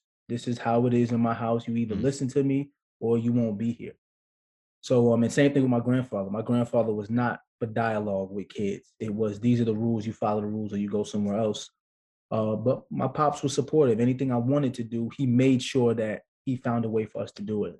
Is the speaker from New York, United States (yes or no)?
yes; Brooklyn, New York, United States; because I grew up in Brooklyn, grew up in Flatbush, and every summer my parents used to send me to Morristown, Tennessee to stay with my grandparents